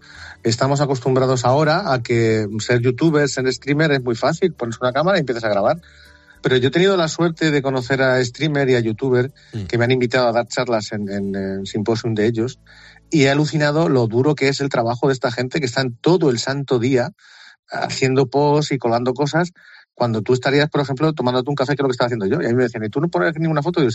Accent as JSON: {"language": "Spanish", "town": "Ciudad Real", "region": "Castilla-La Mancha", "country": "Spain", "said": "yo soy de Ciudad Real, que está a 64 kilómetros, que es la capital, y yo llevo trabajando allí 12 años"}